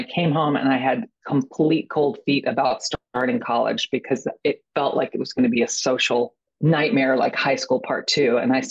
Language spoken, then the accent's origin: English; Atlanta, Georgia, United States; born there; I was born in Atlanta.